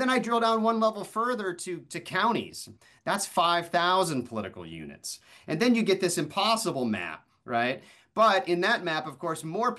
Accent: Florida, United States; One of them was from my home state of Florida.

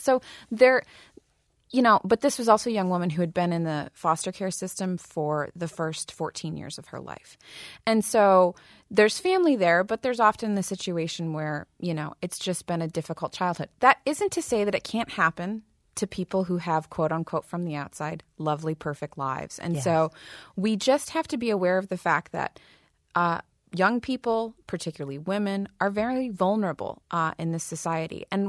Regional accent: Flint, Michigan, United States; I was born and raised in Flint, attended the Flint Community Schools

